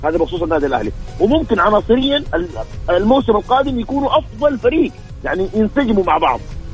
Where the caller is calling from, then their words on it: Jeddah, Makkah Province, Saudi Arabia; أنا اتحادي من جدة،